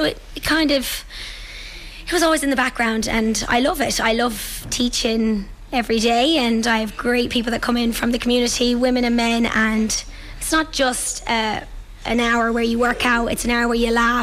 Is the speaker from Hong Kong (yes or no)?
no; Renville, Connacht, Ireland; now in Clifton, Ireland; I'm from Renville originally and living in Clifton now for the last 5 or 6 years.